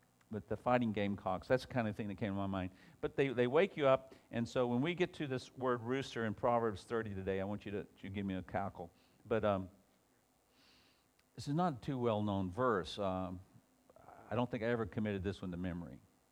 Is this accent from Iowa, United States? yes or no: no; North Carolina, United States; I'm from North Carolina, but next door neighbor is South Carolina.